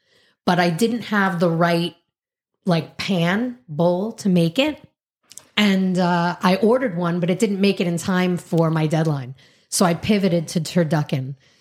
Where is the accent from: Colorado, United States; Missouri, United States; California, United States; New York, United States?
New York, United States; You know, I'm from New York, and so diners, there aren't a lot of good, like, New York Greek diners here.